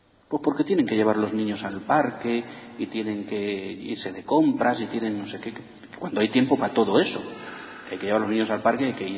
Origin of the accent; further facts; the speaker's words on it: Spain; como los españoles somos tan machos, no nos podemos besar entre los hombres